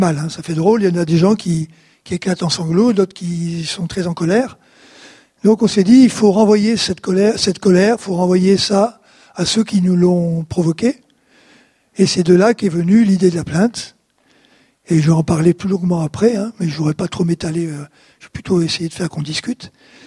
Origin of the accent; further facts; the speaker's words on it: Occitanie, France; Je viens d'Ariège, je ne sais pas si vous connaissez l'Ariège, mais c'est une région, une jolie région.